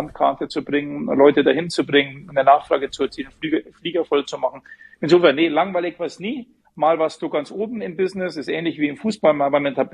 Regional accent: Munich, Bavaria, Germany; als Münchner

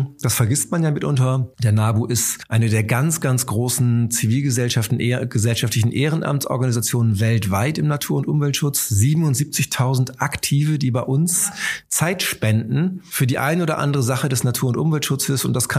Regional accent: Lower Saxony, Germany; also born or lived in Bavaria; nach einer kurzen Zeit arbeitend in Bayern bin ich dann zurück nach Niedersachsen, wo ich herkomme

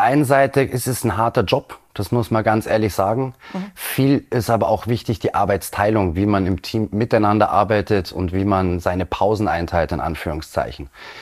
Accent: Austria; Jeder kennt das Dorffest oder Zeltfest bei uns in Österreich

